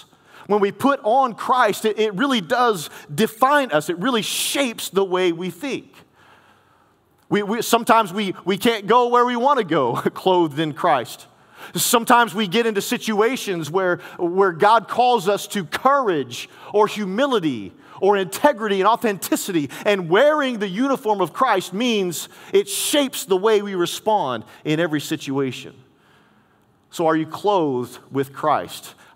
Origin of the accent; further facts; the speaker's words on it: United States; I'm a white man. Boy, am I white. I'm an American, right?